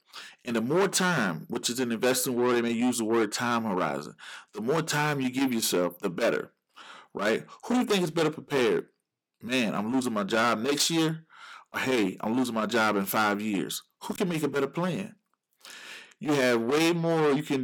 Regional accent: Georgia, United States; No offense to Alabama, just throwing a name out there, Georgia, my home state.

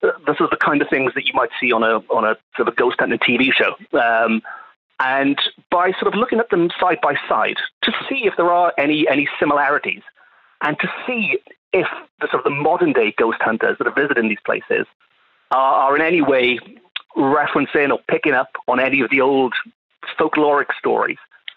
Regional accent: Wales, United Kingdom; as you might have guessed, I am a Welshman

